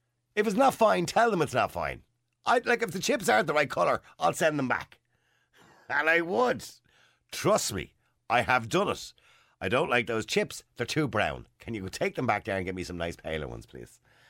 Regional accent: Ireland; We're typical Irish.

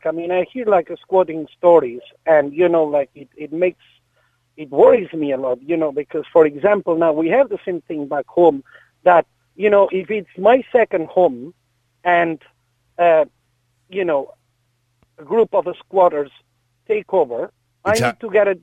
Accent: Catalonia, Spain; now in Ireland; because I'm originally from Catalonia.

